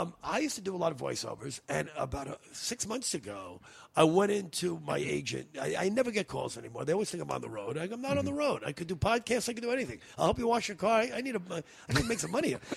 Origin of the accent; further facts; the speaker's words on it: New York, United States; Disneyland to me, when I was a kid, you know, growing up in New York, you know, Disneyland was, wow, you know, very few friends of mine.